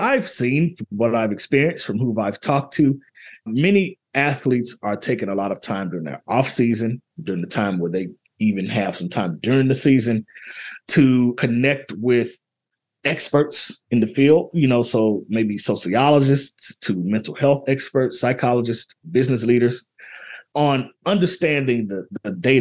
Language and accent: English; Arkansas, United States; to go to my home state of Arkansas and talk to people there